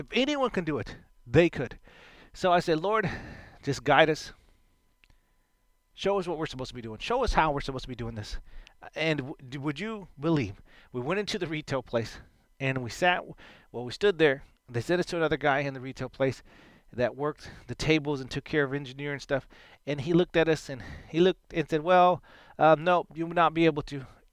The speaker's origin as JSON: {"language": "English", "region": "Texas", "country": "United States", "said": "And y'all can tell I'm a Texan."}